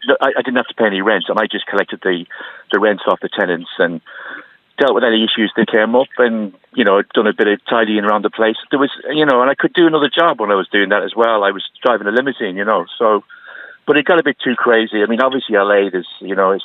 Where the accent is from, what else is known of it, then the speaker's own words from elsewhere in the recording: Roscommon, Connacht, Ireland; I was 28 or something. It was a buzz, you know. I'm from Roscommon originally